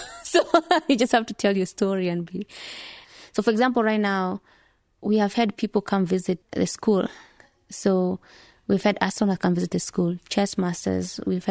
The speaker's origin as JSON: {"language": "English", "town": "Mogotio", "region": "Baringo County", "country": "Kenya", "tie": "born or raised there", "said": "grew up in Mogotio."}